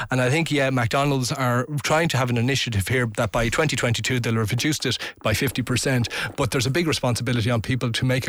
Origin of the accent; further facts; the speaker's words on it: Swords, Leinster, Ireland; I'm from Swords. We're not used to it out there.